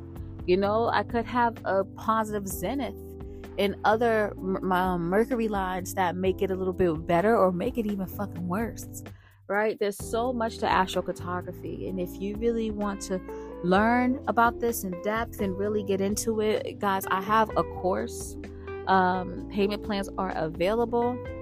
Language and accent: English; Boston, Massachusetts, United States; I'm from Boston. That's our cousins. Boston, New York with cousins.